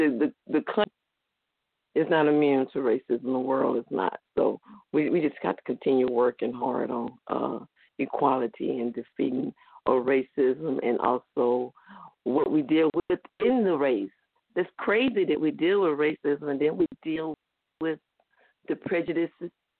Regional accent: Jackson, Mississippi, United States; But I've always lived a multicolored life, a multicultural life, been born and raised in Mississippi, in Jackson, Mississippi

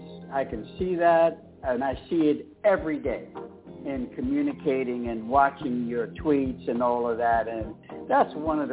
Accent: Brooklyn, New York, United States; because I grew up in Brooklyn, not too far from the neighborhood that it was basically based on.

